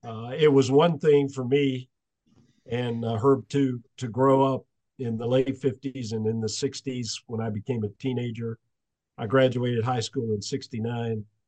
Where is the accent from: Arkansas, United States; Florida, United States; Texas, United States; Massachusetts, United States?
Florida, United States; I have, and it's because I grew up in Florida.